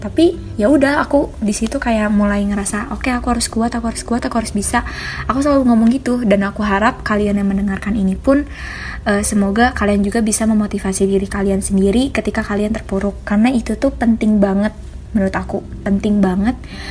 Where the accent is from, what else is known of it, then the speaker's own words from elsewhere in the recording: West Java, Indonesia; sedangkan aku sendiri emang orang Sunda. Aku tinggal di Cimahi juga, emang asli banget orang Sunda gitu.